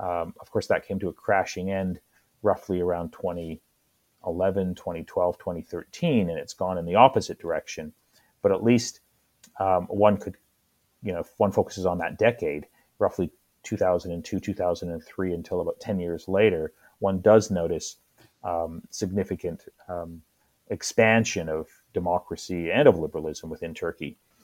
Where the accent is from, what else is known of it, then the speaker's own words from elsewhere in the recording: Canada; when I grew up in Canada, secularism was broadly associated with a set of positive attributes.